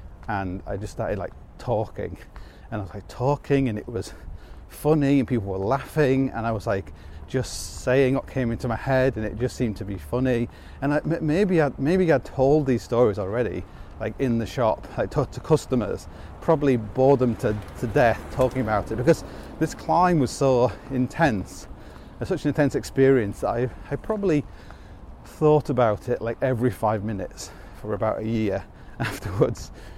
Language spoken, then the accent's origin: English; Hull, Yorkshire and the Humber, United Kingdom; moved away; I grew up in Hull